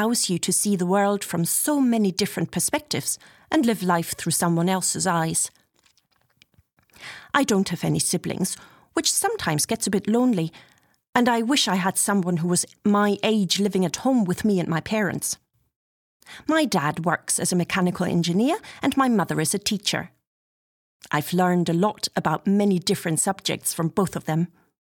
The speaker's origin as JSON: {"language": "English", "town": "Edinburgh", "region": "Scotland", "country": "United Kingdom", "said": "I'm 15 years old and I'm from Edinburgh, which is a beautiful city in Scotland with a lot of interesting history."}